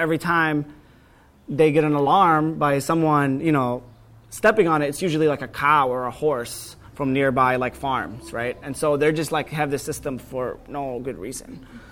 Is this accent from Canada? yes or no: no; Palestine; So where I lived on a mountain in Palestine, and the mountain behind me belonged to people from my hometown.